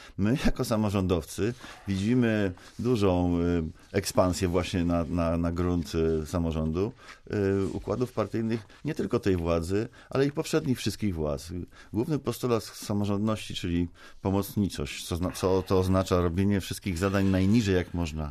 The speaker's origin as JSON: {"language": "Polish", "town": "Wrocław", "region": "Lower Silesian Voivodeship", "country": "Poland", "said": "Ja jestem z Wrocławia, żyjemy nad Odrą."}